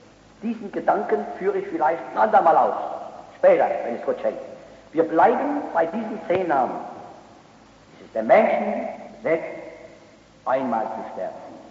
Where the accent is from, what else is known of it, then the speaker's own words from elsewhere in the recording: Rhine, Germany; Wir sagen in meiner Heimat am Rhein, sagen wir statt die Kinder, die kennen. Die kennen, heißt die Kinder auf dem Land, die kennen.